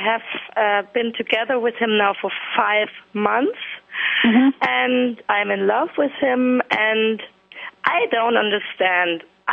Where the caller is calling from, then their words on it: Hamburg, Germany; English is a second language; I'm calling from Hamburg, Germany, and it's very cold here